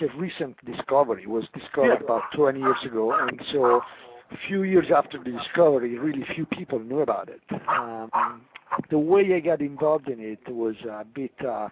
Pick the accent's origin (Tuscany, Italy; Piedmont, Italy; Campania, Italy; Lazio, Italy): Lazio, Italy; Rome; I come from Rome.